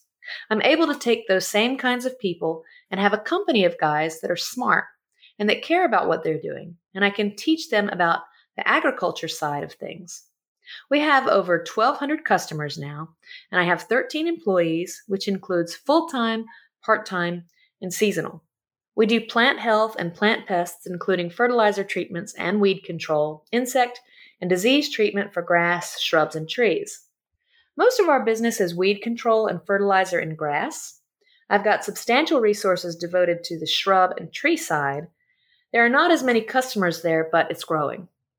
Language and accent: English; Decatur, Alabama, United States; That's what I did growing up in Decatur, Alabama.